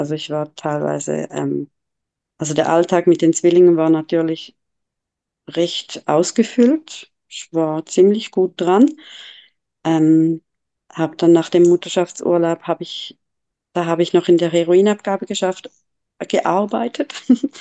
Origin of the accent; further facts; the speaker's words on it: Dachsen, Zurich, Switzerland; Ich bin in Dachsen aufgewachsen, das ist beim Rheinfall.